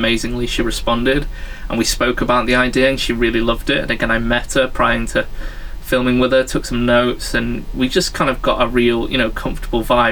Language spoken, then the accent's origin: English; Manchester, North West England, United Kingdom; because I'm from Manchester and everything.